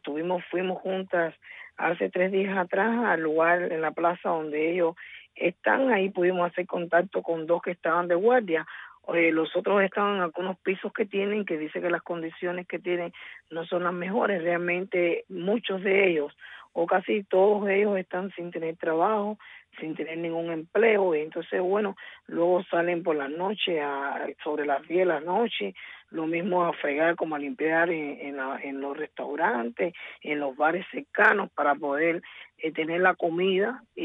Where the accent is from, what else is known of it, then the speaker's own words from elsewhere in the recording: Cuba; todos somos cubanos